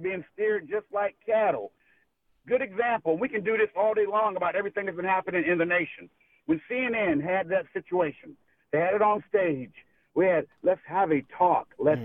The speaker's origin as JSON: {"language": "English", "region": "Texas", "country": "United States", "said": "I am a contractor from Texas. I'm here in Florida for a couple of weeks."}